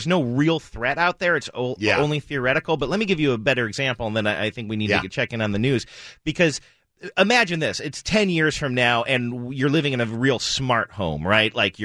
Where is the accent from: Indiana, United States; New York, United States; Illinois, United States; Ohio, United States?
Ohio, United States; I have not lived in the same state as my mom. I grew up in Ohio. She moved away to Arizona. When I was still in high school.